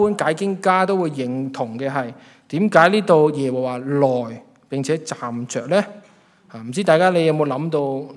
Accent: Hong Kong; 究竟我们在香港也好，特别是香港，我们香港人

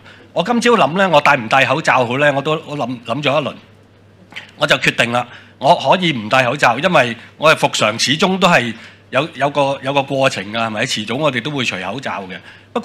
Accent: China; 我哋中国人咧一般未过新十五都仲拜紧年噶系嘛

